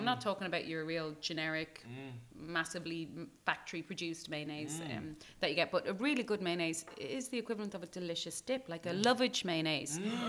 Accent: Tallaght, County Dublin, Ireland; in Tala, where I'm from. That's because I'm from Tala.

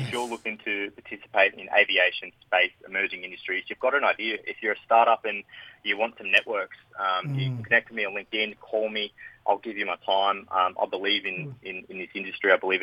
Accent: Melbourne, Victoria, Australia; I moved down to Melbourne. Long story. Dad moved off, and I was brought up in Melbourne.

